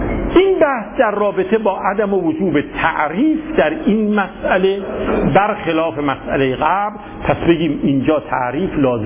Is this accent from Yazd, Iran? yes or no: yes; Yazd, Iran; ما هم یزدی هستیم دیگه